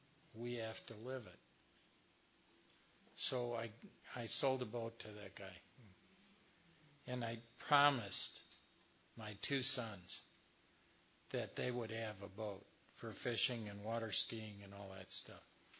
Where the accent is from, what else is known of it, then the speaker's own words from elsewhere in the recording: Wisconsin, United States; I grew up in Wisconsin, as I mentioned.